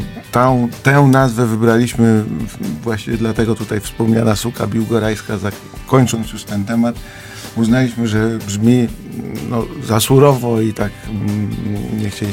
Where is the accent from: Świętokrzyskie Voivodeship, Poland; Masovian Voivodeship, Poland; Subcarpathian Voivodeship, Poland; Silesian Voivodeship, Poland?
Masovian Voivodeship, Poland; Garwolin; Nie, ja jestem z Garwolina, tam też się urodziłem, stamtąd pochodzę i bardzo lubię swoje miasto.